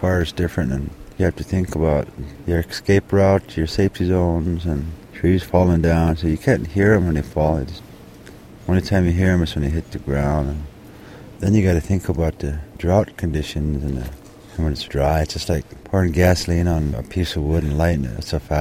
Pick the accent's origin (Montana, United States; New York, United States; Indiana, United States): Montana, United States; This is Blackfeet 39. We're wildland firefighters from Blackfeet Reservation, Montana.